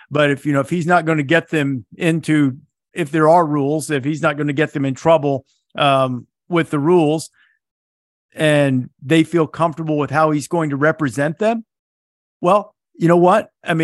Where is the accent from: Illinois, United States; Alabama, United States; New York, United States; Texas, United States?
Alabama, United States; Muscle Shoals; I grew up in Northwest Alabama, where it was dry for quite some period of time.